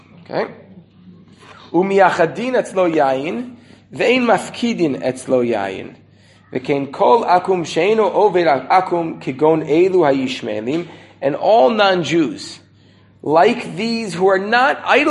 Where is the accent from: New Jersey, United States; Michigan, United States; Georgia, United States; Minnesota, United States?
New Jersey, United States; Teaneck; There's someone in a place where I grew up in Teaneck who made a lot of money in Egypt.